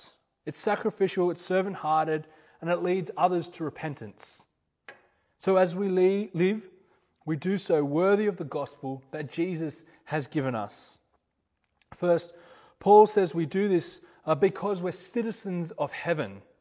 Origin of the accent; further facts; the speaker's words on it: Australia; I remember going to other countries and meeting people and them quite quickly working out that I'm Australian.